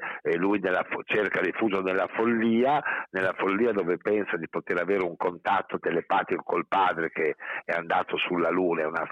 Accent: Emilia-Romagna, Italy; Perché essendo io romagnolo volevamo sì. ambientarlo appunto qui in Romagna.

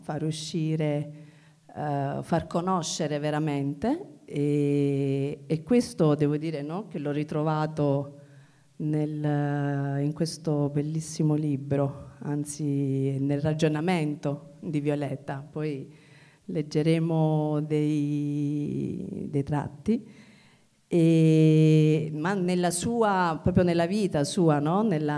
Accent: Apulia, Italy; now in Rome, Italy; Io sono pugliese e quando mi sono trasferita a Roma

